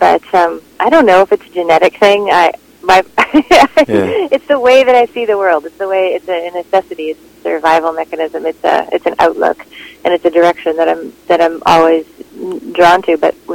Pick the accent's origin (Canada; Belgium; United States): Canada; Winnipeg, Manitoba; now in Toronto, Canada; I think I'll always feel like a Winnipegger.